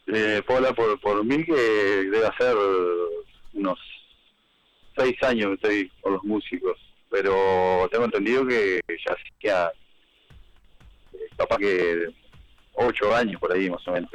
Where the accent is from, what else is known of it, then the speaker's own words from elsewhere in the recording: Montevideo, Uruguay; now in Mercedes, Uruguay; estoy en Mercedes, yo, así que imagínate, yo soy de Montevideo, hace 7 años estoy acá en Mercedes